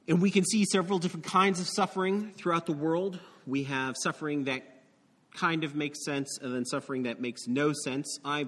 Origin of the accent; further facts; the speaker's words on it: Ireland; I'm Irish, so I have to actively push away from that kind of reaction to suffering.